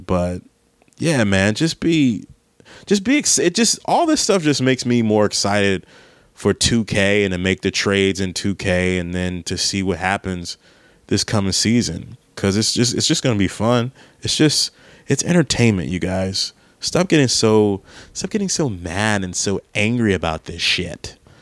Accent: Maryland, United States; I have a big show in my hometown area, in my home state of Maryland.

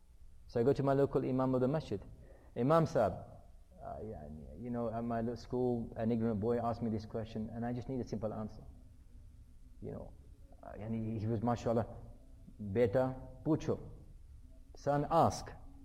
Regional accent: United Kingdom; But when I was younger, and at school, and growing up in the United Kingdom, once I was asked the question, why are you Muslim? And I said, because I believe in Islam.

